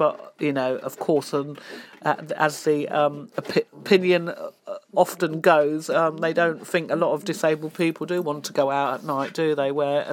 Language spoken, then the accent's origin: English; London, United Kingdom; now in Northamptonshire, United Kingdom; I was a Londoner. I still am a Londoner. I have lived in London all my life, born and bred in London, and I now live in the Northamptonshire area, which is actually quite nice. It's less busier.